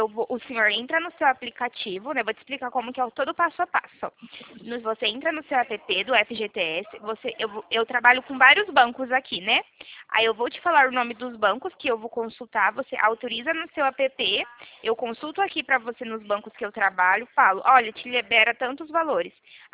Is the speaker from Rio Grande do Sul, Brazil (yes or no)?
no; Presidente Prudente, São Paulo, Brazil; Eu sou do interior de São Paulo, chama Presidente Prudente, a cidade.